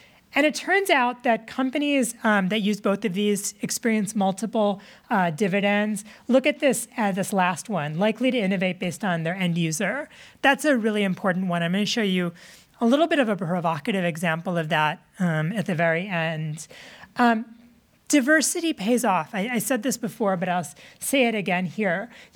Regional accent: Michigan, United States; Hope College is the college in my hometown, and there's a professor there who's a big advocate for this.

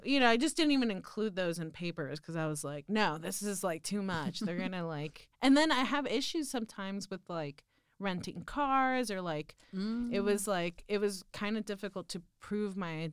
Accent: United States; English is a second language; I had this whole like crisis of identity of like, when did I start to dream in English? And like, I'm super American.

